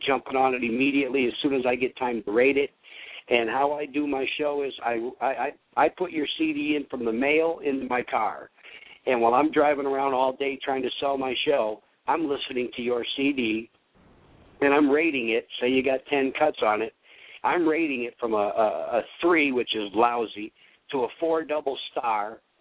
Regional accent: Toledo, Ohio, United States; and, of course, my hometown in Toledo.

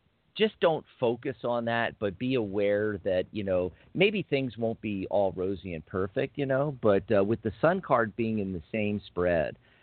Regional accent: Philadelphia, Pennsylvania, United States; born there; Oh, that's where I was born, Philly.

